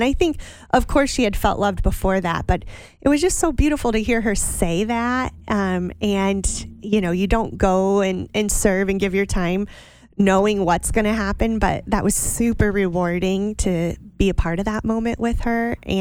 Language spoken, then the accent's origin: English; Ohio, United States; I was a counselor and part of the camp in my hometown of Northwest Ohio for over 10 years.